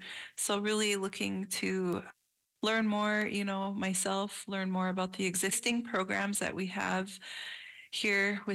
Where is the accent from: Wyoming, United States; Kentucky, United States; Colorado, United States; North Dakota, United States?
North Dakota, United States; Mandaree; We grew up in Mandaree, but west of Mandaree